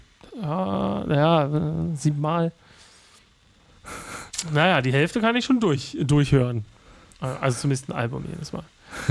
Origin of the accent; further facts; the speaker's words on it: East Germany, Germany; Ich bin Ostdeutscher.